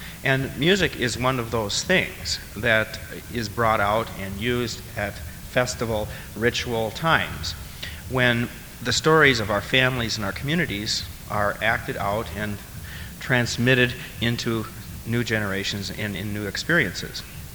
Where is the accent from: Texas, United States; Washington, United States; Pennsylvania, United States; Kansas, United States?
Washington, United States; Seattle; and I come from Seattle and have been working in worshiping and making music and worshiping congregations most of my life.